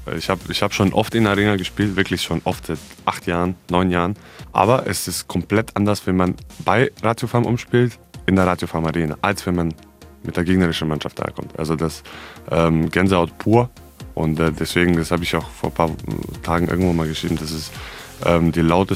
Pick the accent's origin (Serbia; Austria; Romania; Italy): Serbia; Ja, hallo, ich komme aus Serbien.